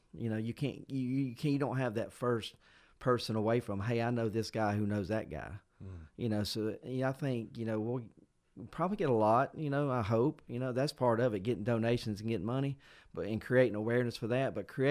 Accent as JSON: {"language": "English", "town": "Douglasville", "region": "Georgia", "country": "United States", "lives_now": "Carrollton, United States", "said": "Like I said, I came from Douglasville, but I moved out here about 7 years ago."}